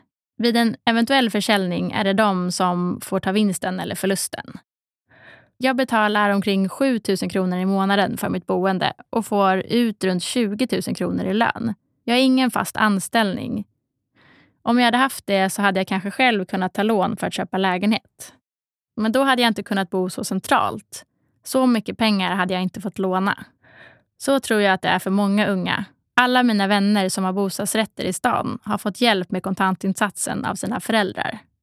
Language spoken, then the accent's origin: Swedish; Stockholm, Stockholm County, Sweden; Jag är uppvuxen i Stockholm